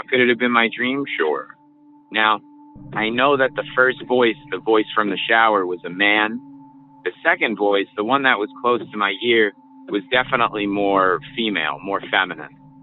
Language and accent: English; New York, United States; now in New Jersey, United States; I'm from New Jersey right now. I'm originally from New York.